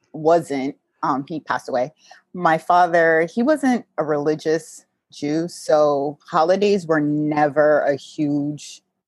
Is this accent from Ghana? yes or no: no; Jamaica; And my mother always wanted me to be proud as well as being Jamaican, half Jamaican as well.